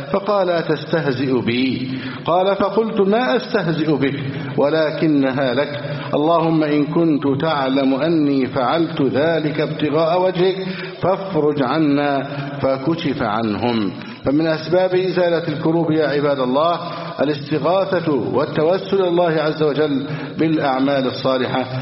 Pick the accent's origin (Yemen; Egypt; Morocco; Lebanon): Egypt; اللهم احفظ بلدنا مصر أمنا أمانا سخاء رخاء